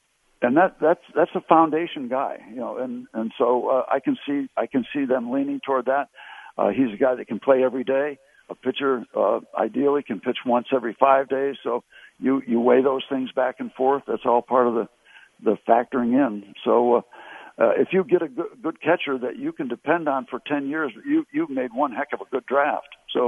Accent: Pittsburgh, Pennsylvania, United States; I live in Pittsburgh. It's my hometown team, and I root for them.

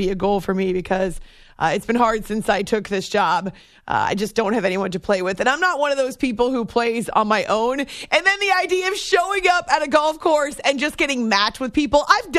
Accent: New England, United States; Oh well, as a New England native, I am definitely partial to growing up in the Northeast.

